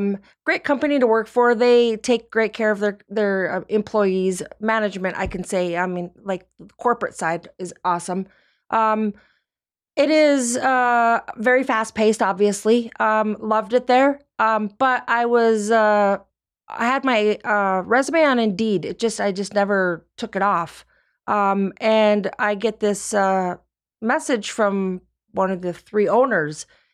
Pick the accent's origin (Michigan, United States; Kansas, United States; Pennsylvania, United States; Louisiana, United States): Michigan, United States; A Youper. I'm from Upper Michigan.